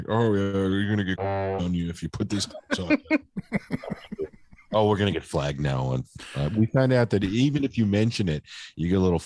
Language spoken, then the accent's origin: English; Tucker, Georgia, United States; and my hometown, Tucker Brewing's Georgia Red Lager, which is also in cans in their craft beer lineup